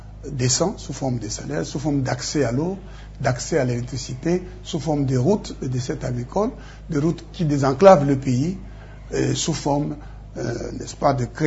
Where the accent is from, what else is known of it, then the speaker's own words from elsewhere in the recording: Katanga, DR Congo; moi, je ne suis pas du Bandundu, moi, je suis du Katanga.